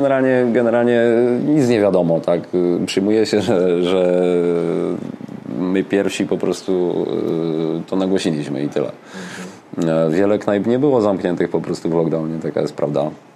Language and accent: Polish; Silesian Voivodeship, Poland; No nie, no ja nie pochodzę z Cieszyna akurat, tak naprawdę, tylko ze Śląska.